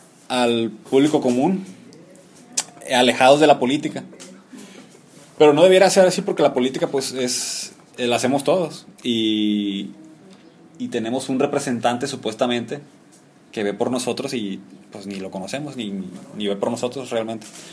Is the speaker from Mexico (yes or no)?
yes; Sinaloa, Mexico; Yo voy a votar por el PAS porque soy sinaloense